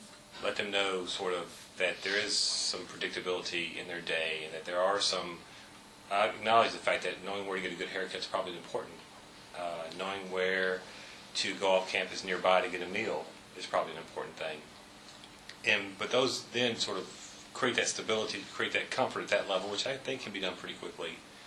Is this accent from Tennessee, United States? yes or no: yes; Nashville, Tennessee, United States; First, my background, I've been here for 20 years, and I was born and raised in Nashville, so I'm a big believer in the Nashville community